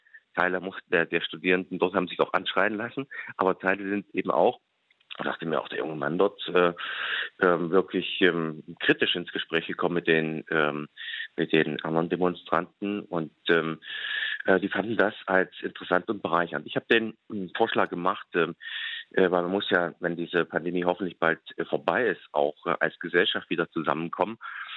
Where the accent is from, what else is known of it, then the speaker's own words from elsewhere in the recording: Erfurt, Thuringia, Germany; Ich bin Thüringer, gebürtig aus Erfurt.